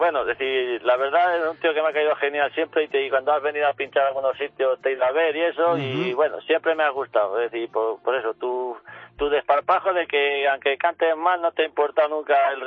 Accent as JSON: {"language": "Spanish", "region": "Castile and León", "country": "Spain", "said": "yo no soy de Rueda, yo soy de un pueblecito de Arrodilana, uh-huh. Y más soy algo de alcalde. Un pueblecito de 140 habitantes, que está a 7 kilómetros de Mina del Campo, a 5 de La Seca y a 9 de Rueda."}